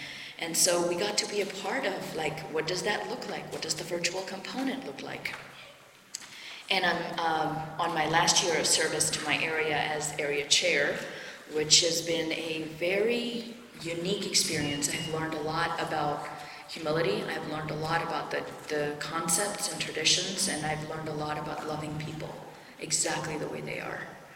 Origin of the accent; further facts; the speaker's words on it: India; This is how I grew up in India, so I can't take that out of me.